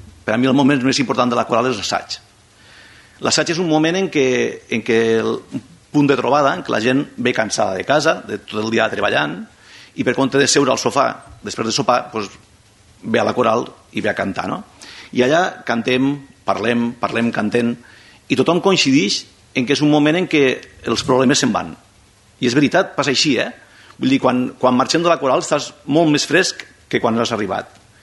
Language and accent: Catalan; Morella, Valencian Community, Spain; born there; first language Spanish; Catalan is a second language; moved away; jo soc castellanoparlant i no soc català, vull dir, jo vaig néixer a Morella.